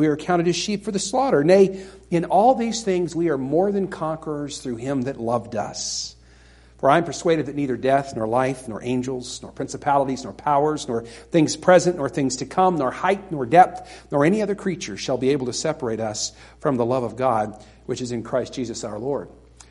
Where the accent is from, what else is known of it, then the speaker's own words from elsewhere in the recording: the South, United States; I'm from the South, you would expect that.